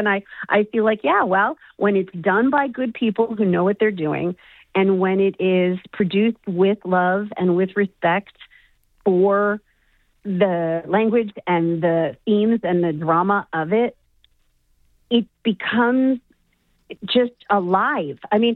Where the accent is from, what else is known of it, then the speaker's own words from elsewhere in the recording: Chicago, Illinois, United States; And I'm actually from Chicago, but I was an actor at the Hilberry.